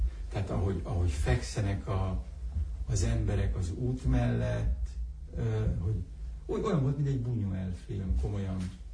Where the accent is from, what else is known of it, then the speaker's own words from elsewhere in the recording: Hungary; én ugye elsősorban magyarként voltam ott.